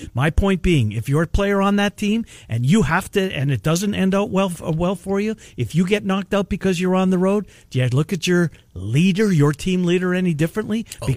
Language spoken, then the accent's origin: English; Winnipeg, Manitoba, Canada; So you got to my hometown. Was that the first?